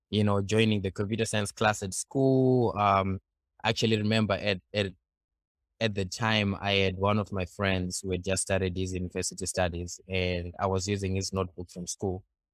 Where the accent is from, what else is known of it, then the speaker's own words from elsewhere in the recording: Zimbabwe; I'm originally from Zimbabwe. I grew up in Zimbabwe, and for most of my childhood